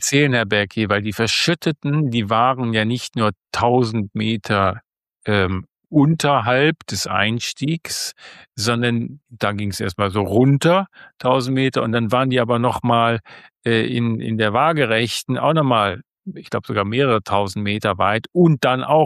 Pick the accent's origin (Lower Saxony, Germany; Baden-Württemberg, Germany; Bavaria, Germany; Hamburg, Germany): Bavaria, Germany; ich komme aus Bayern, wo Höhlen gegenwärtiger sind